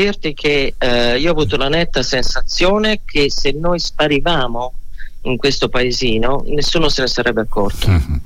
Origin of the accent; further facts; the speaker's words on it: New York, United States; E io, da New York ovviamente